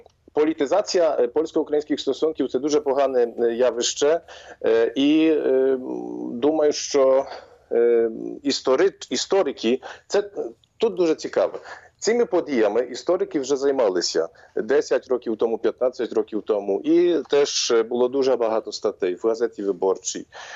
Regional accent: Poland; Ukrainian is a second language; Я, може, тут кажу трошки недипломатично і непатріотично, як поляк

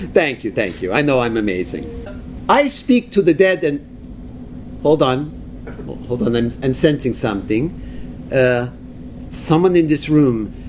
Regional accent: Kansas City, Missouri, United States; Kansas City, Missouri.

